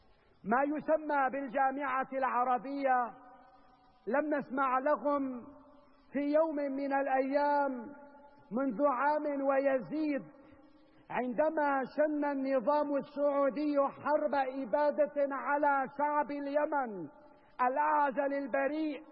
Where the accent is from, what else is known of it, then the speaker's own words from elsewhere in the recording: Syria; نحن كسوريين أولا وكعرب نعقد آمالنا أولا على الله جل جلاله